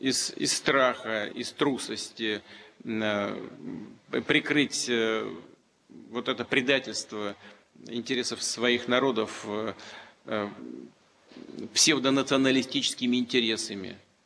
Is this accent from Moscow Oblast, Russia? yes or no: no; Saint Petersburg, Russia; имея в виду и особое отношение мое к Петербургу. Сами понимаете, это мой родной город